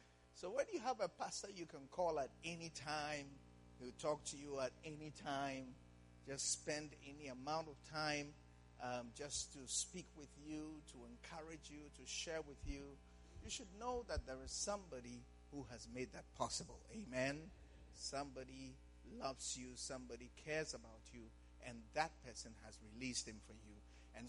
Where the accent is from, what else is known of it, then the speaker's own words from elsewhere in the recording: Ghana; Even when I told him I'm from Ghana, he said, oh, Ghana, Accra.